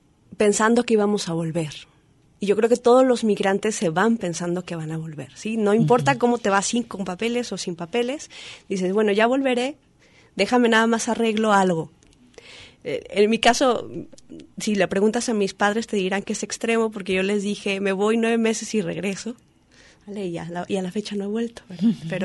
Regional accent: Guadalajara, Jalisco, Mexico; moved away; yo también como migrante, de alguna manera, yo también me salí de México, de Guadalajara

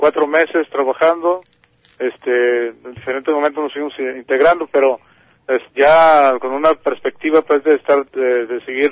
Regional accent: Mexico; simplemente instrumentamos con el sentir de nosotros como mexicanos

